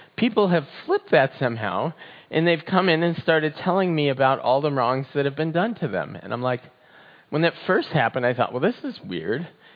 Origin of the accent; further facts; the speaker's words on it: Minnesota, United States; And I'm from Minnesota. I thought, hey, you know what? The snow was about 3 feet deep.